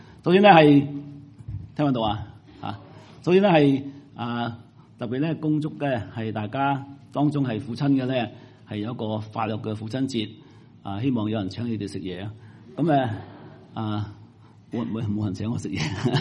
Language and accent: Cantonese; Canada; 因為我喺呢邊長大，即係有半個加拿大嘅文化